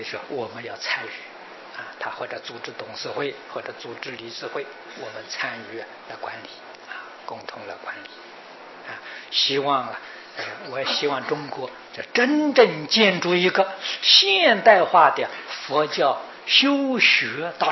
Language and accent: Chinese; Taiwan; 在我们台湾人的是来算说是不多的